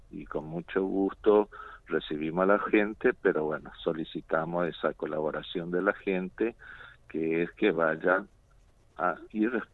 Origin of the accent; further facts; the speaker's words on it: Corrientes, Argentina; now in Catamarca, Argentina; Yo en realidad soy correntino.